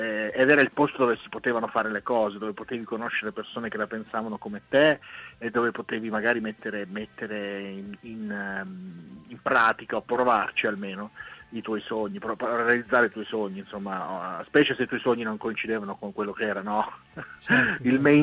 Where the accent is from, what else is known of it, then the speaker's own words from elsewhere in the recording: Giulianova, Abruzzo, Italy; moved away as an adult; Io sono di origine abruzzese, cioè sono cresciuto in Abruzzo, mia mamma è romagnola, mio papà è abruzzese, sono cresciuto a Giulianova in Abruzzo.